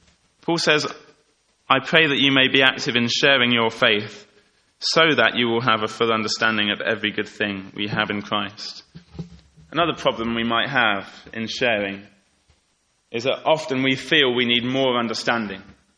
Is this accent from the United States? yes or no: no; United Kingdom; I think maybe especially with us being British or something, I don't know.